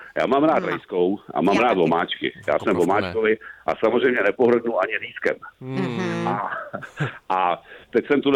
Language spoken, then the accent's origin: Czech; Prague, Czechia; Takže vlastně na Moravě já bych chtěl být doma, i když jsem jako Pražák.